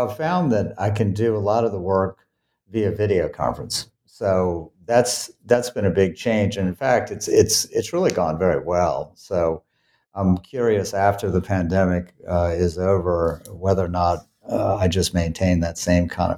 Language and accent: English; New Orleans, Louisiana, United States; So I grew up in New Orleans, Louisiana.